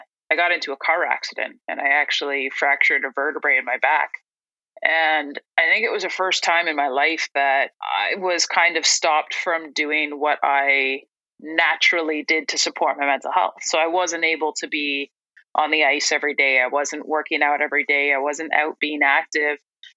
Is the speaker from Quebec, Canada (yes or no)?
no; Kincardine, Ontario, Canada; I'm from Kincardine, Ontario. And it is, for those of you on the West Coast, let's say 3 hours west of Toronto, right on Lake Huron.